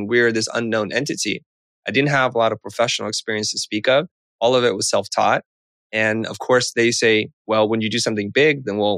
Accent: San Jose, California, United States; also born or lived in Kansas City, Missouri; No, I grew up in San Jose. And before that, I lived for a couple of years in Kansas City, Missouri.

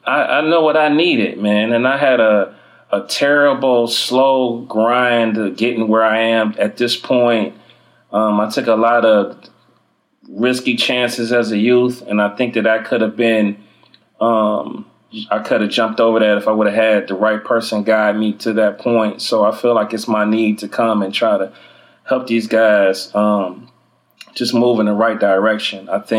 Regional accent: Cleveland, Ohio, United States; I'm from Cleveland, Ohio.

